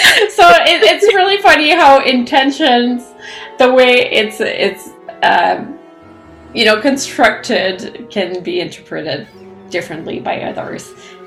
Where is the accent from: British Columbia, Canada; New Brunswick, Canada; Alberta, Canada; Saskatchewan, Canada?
New Brunswick, Canada; Edmundston; also born or lived in Nova Scotia / Ontario; I grew up in Edmonton in New Brunswick, and after several years in Nova Scotia and then Ontario, I returned home to Edmonton, New Brunswick. So this is definitely my ground, my home.